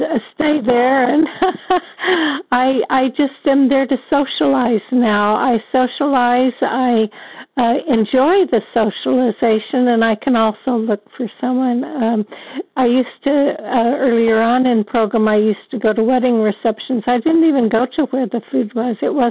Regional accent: California, United States; Thank you so much. I'm from California. I'm grateful to be here.

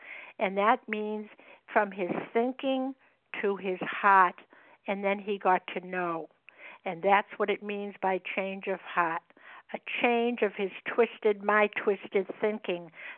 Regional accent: Massachusetts, United States; Yes, and I'm from Massachusetts.

